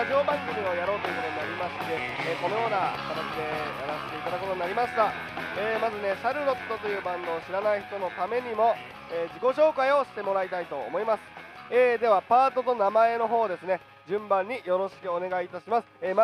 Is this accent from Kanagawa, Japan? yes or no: yes; Yokohama, Kanagawa, Japan; 僕たち全員横浜生まれの横浜育ちなので